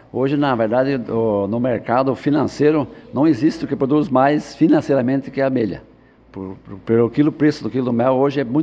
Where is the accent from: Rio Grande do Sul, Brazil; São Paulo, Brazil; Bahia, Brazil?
Rio Grande do Sul, Brazil; Carazinho; Sim, resido em Carazinho, sou natural de Carazinho, né?